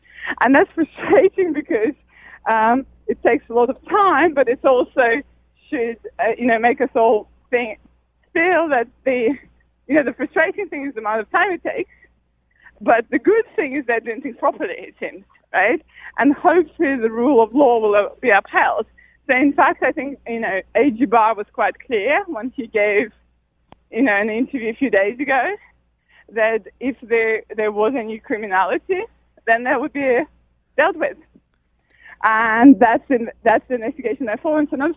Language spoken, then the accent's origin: English; Moscow, Russia; born there; English is a second language; I was born in Moscow